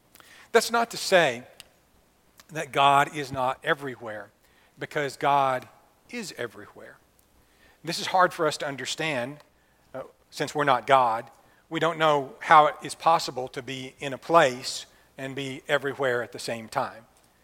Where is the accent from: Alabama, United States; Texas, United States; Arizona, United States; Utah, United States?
Alabama, United States; Athens; of Athens, Alabama. So, you know, if I go someplace, where are you from? Well, I'm from Athens.